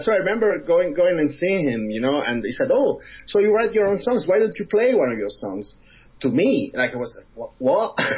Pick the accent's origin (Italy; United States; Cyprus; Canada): Italy; Giulianova, Abruzzo; He would spend like on holidays because in Giulianova, my hometown, because it's a seaside resort, you know